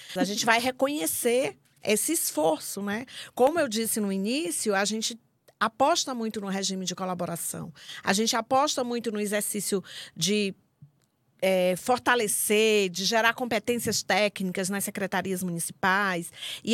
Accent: Solonópolis, Ceará, Brazil; Eu sou do município de Solonópolis, no interior do Ceará.

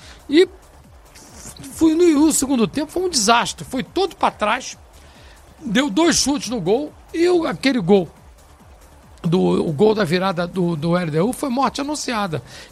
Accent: Rio de Janeiro, Brazil; Sou carioca do Meia.

